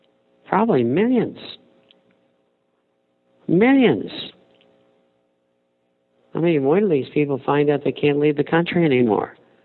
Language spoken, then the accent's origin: English; Somerville, Massachusetts, United States; also born or lived in Cambridge; I grew up in Somerville and Cambridge. Where's Harvard? Cambridge. MIT. Tufts University.